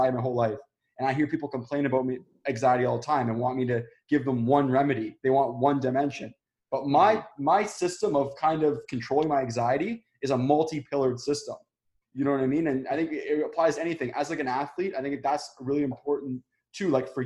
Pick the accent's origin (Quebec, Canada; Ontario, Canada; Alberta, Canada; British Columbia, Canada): Ontario, Canada; Dundas; or for me, it was, you know, my hometown Dundas Blues.